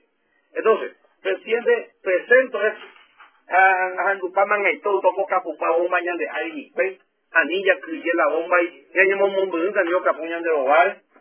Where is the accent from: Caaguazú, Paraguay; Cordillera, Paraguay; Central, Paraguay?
Central, Paraguay; San Lorenzo; soy de San Lorenzo